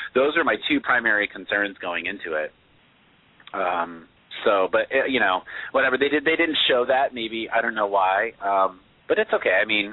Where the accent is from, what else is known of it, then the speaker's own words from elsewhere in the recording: Utah, United States; I'm originally from Utah. So that's kind of where my roots are